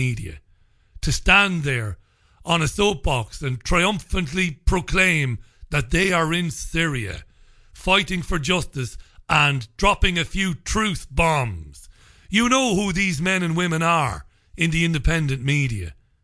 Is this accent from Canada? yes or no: no; Ireland; I know I'm an Irishman.